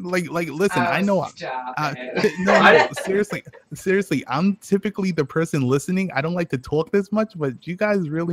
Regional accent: New York, United States; I'm from New York, so I.

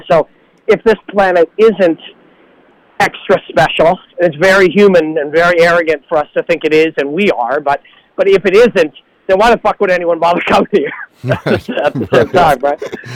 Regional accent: Canada; as a Canadian

